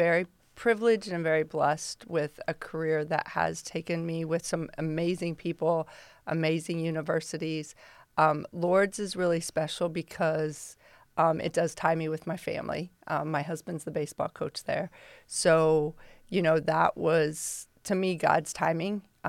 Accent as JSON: {"language": "English", "region": "Kansas", "country": "United States", "lives_now": "Toledo, United States", "said": "And that's originally how we got to Toledo. My son was born here, so we call him a Toledoan. We're from Kansas."}